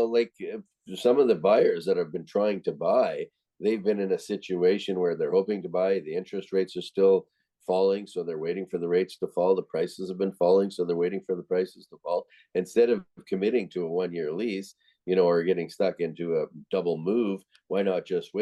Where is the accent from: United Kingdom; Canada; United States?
Canada; Winnipeg, Manitoba; I'm from Winnipeg originally, and I used to joke about it.